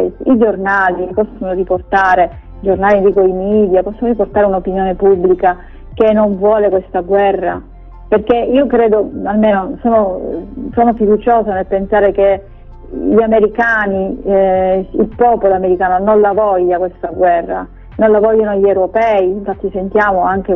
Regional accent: Sicily, Italy; Io come siciliana mi sento già catapultata

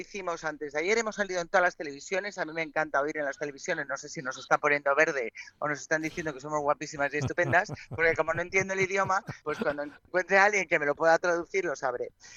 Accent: Madrid, Community of Madrid, Spain; Yo soy más paletada, soy más de Madrid, ya. De menos gente, que somos 6 millones.

